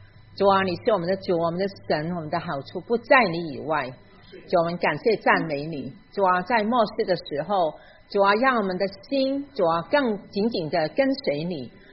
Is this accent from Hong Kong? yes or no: yes; Hong Kong; Chinese is a second language; 当我是在香港出生长大的一个人，所以你听我的普通话你就知道了哈。